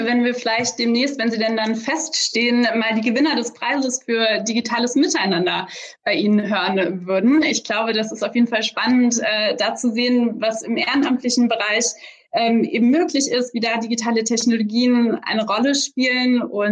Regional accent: Hesse, Germany; Ich bin tatsächlich sehr, sehr gerne in meiner Heimat. Ich komme auch aus einer sehr ländlich geprägten Region in Hessen, aus der Rhön.

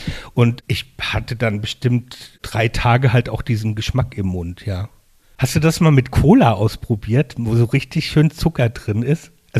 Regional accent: Mainz, Rhineland-Palatinate, Germany; ich komme ja aus Mainz

